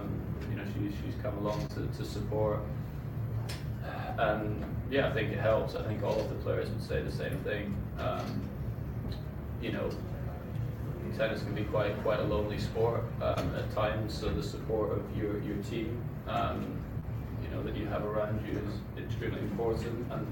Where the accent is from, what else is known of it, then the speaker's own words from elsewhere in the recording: United Kingdom; being British